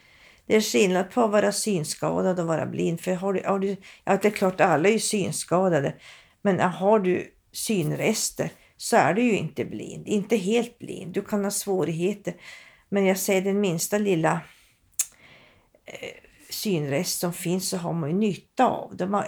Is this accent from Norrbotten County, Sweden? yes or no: yes; Båtskärsnäs, Norrbotten County, Sweden; also born or lived in Umeå / Luleå; Jag har bott utanför Kalix när jag var liten i en by som heter Båtskärsnäs. Men dit flyttade vi därifrån 63 och sen har jag flyttat runt lite grann. Jag har läst i Umeå några år också.